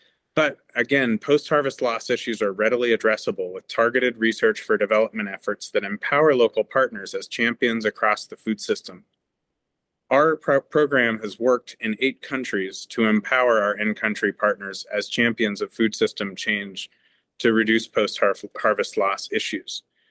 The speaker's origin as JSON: {"language": "English", "country": "Haiti", "tie": "born or raised there", "also_born_or_lived": "Washington State", "moved": "yes", "lives_now": "United States", "said": "a research professor here at Kansas State University. I was born in Haiti and grew up in rural Haiti and Washington State here in the U.S."}